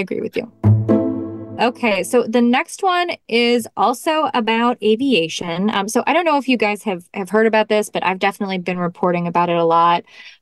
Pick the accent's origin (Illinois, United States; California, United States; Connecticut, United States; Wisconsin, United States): Illinois, United States; Chicago; One takes place in my hometown, or one is about my hometown, and the other one I wrote about. So the first one is about airport noise that nudged Chicago, Illinois to the top of the noisiest city list.